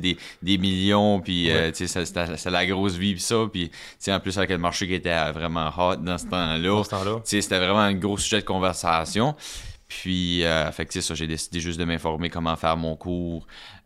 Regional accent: Edmundston, New Brunswick, Canada; je viens de Edmundston. J'ai été à l'école Notre-Dame, après ça, Paul-Valente, après ça, c'est ça, j'ai commencé mon bac en administration ici à l'université. J'ai été à Moncton

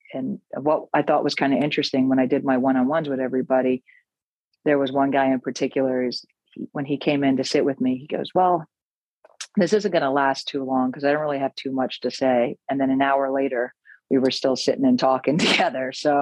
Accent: Montclair, New Jersey, United States; I'm a Jersey girl. I was born and raised in Montclair, New Jersey.

